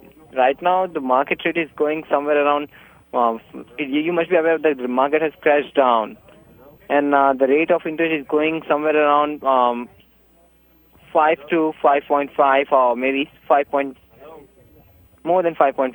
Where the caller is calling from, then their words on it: California, United States; I'm calling you from California.